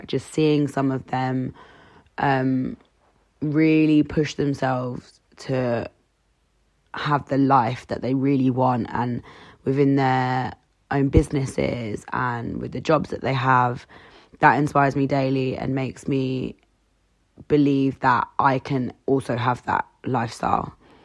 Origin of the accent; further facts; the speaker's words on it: London, United Kingdom; I'm 26 and I'm from North London.